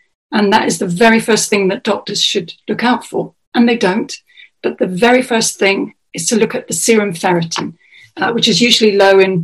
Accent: Liverpool, North West England, United Kingdom; I'm originally from Liverpool. I was born and bred.

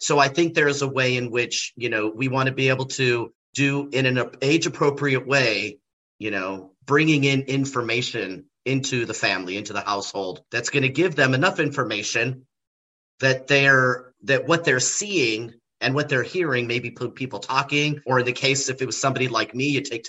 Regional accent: California, United States; also born or lived in Colorado / Utah / Arizona; I was born and raised in California in Los Angeles County. I spent most of my life in the Southwest. So I spent most of my time in California, Colorado, Utah, and Arizona.

